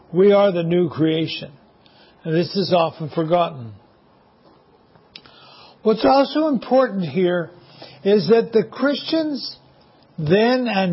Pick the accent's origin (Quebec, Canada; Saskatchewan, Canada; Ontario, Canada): Quebec, Canada; When I grew up in Quebec